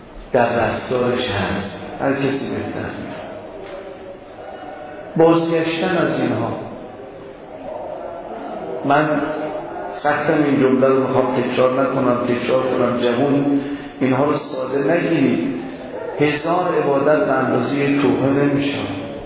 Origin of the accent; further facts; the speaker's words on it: Iran; خیال نکنید اینا چون ما ایرانیم برای ما راحت تران